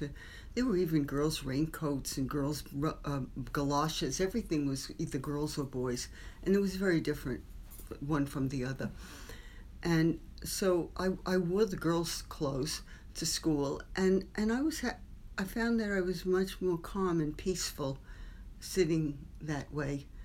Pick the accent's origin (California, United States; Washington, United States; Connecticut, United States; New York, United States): New York, United States; Manhattan; born there; I was born in Manhattan, in New York Hospital, and in 1946.